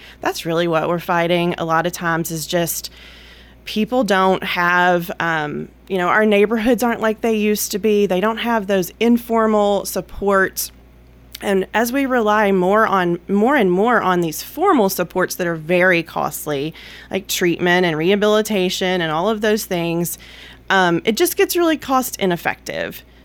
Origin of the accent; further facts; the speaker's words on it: Tennessee, United States; I'm born and raised in Rutherford County. So this county has raised my two girls and my husband. So deep roots here.